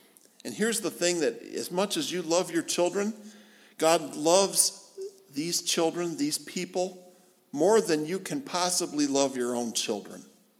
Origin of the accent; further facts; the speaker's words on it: New York, United States; Sneakers, yeah, that's what I was raised in Western New York. That's what I call them too.